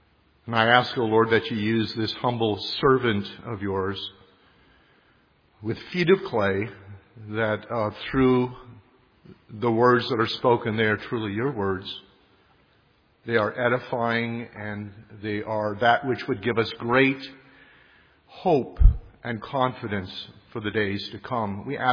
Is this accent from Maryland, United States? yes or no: no; Illinois, United States; When we were growing up in Illinois back in the old days, he had a 58 Oldsmobile